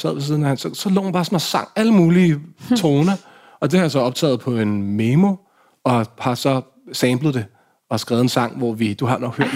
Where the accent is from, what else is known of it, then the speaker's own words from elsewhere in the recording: Hundige, Zealand, Denmark; Ja, mellem Hundi og Ishøj.